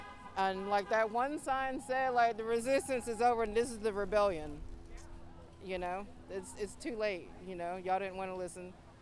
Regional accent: Leland, North Carolina, United States; I'm from Leland. I'm right here. I'm from here.

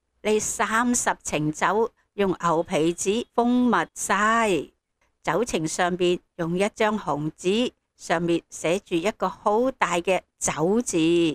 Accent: China

